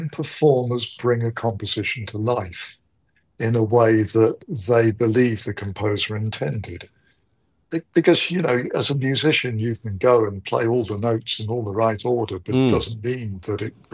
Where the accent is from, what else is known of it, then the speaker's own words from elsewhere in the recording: Plymouth, South West England, United Kingdom; back down in my hometown in the UK, Plymouth, where I was managing a shop.